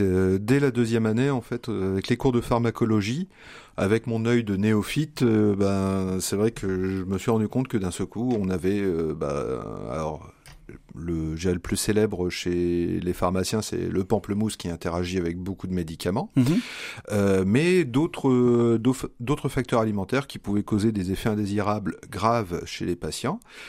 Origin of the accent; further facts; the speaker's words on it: Saint-Omer, Hauts-de-France, France; j'ai 46 ans, je suis originaire de Saint-Omer